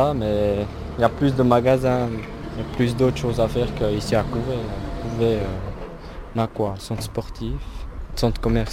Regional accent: Brasília, Federal District, Brazil; Parce qu'après, là-bas, après la piscine, il y a une fête.

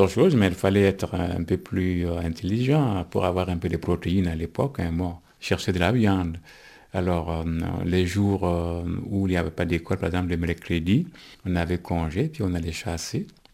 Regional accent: Burkina Faso; moved away as an adult; now in Switzerland; bonjour. Je suis originaire du Burkina Faso, j'ai 56 ans et cela fait bientôt 30 ans que je vis en Suisse

